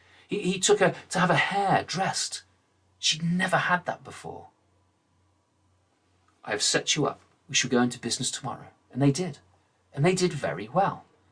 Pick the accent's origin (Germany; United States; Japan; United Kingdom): United Kingdom; England; because I think I should tell an English story as an Englishman.